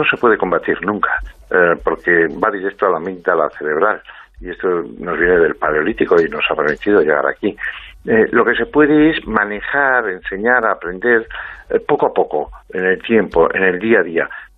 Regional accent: Spain; a nosotros, como españoles, se nos confunde

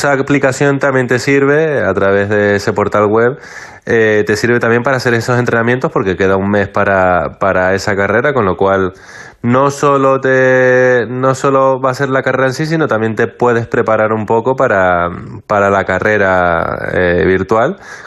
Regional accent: La Palma, Canary Islands, Spain; soy de La Palma, es cierto que entreno en el CAR de Sant Cugat, en Barcelona, y yo viví la erupción allí

